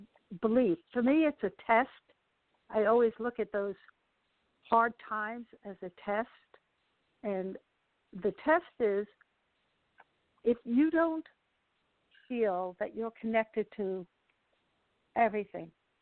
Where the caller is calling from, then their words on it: New Jersey, United States; from New Jersey.